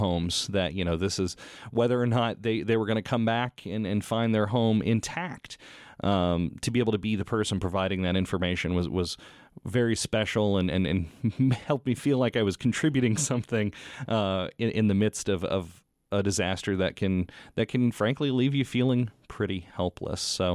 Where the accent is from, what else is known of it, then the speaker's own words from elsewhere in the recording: Texas, United States; You know, growing up in Texas, I was not a big public radio listener.